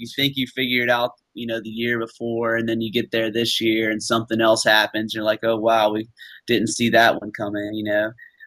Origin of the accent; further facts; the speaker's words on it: Tennessee, United States; Yeah, well, I'm from East Tennessee, so I grew up on a lot of Southern rock.